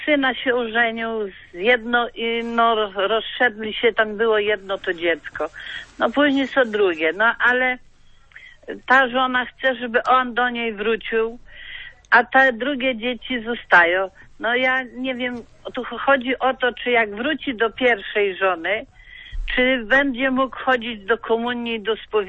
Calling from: Łęczna, Lublin Voivodeship, Poland; Ja jestem z Łęcznej.

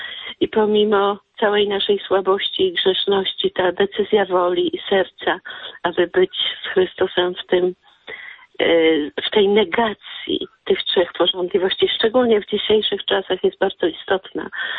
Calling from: England, United Kingdom; jestem z Anglii

